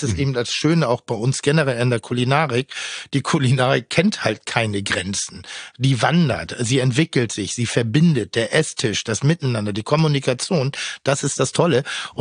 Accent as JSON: {"language": "German", "country": "Germany", "said": "ich bin als Deutscher natürlich betroffen, aber als deutscher weißer Mann, vermeintlich mit einer christlichen Grunderziehung, habe ich mit dem Konflikt eigentlich nichts zu tun."}